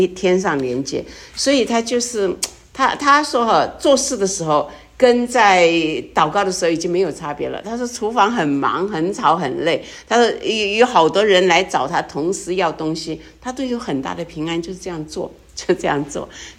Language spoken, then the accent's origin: Chinese; China; 天人合一，这是我们中国人一直在追求的。